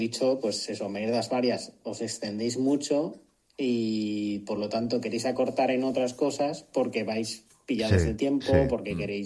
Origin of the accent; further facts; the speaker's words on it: Valencia, Valencian Community, Spain; tengo 35 años, soy de Valencia, como Alex Enent.